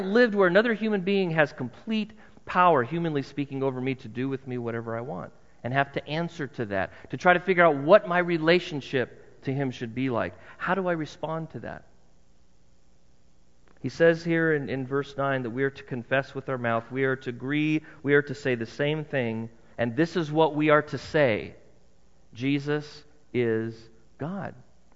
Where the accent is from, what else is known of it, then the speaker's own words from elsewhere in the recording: United States; I'm an American. I live in a democracy.